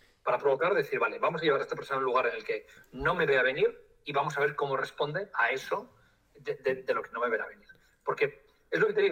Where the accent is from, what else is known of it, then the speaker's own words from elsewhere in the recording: Barcelona, Catalonia, Spain; Mira, el restaurante que voy a pedir, yo soy de Barcelona